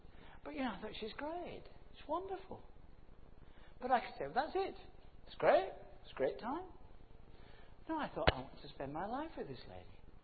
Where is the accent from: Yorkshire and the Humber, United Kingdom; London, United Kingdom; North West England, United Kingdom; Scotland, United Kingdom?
Yorkshire and the Humber, United Kingdom; But you know, I'm from Yorkshire, never mind.